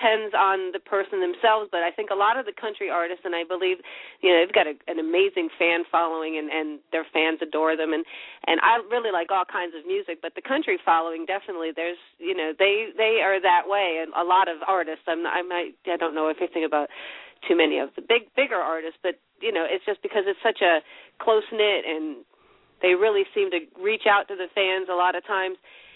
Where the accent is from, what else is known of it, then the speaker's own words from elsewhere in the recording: New York, United States; I mean, like I said, I grew up in New York